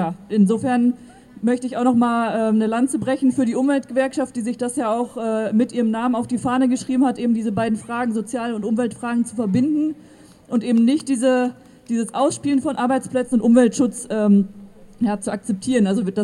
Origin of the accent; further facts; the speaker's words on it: Recklinghausen, North Rhine-Westphalia, Germany; ich komme aus Recklinghausen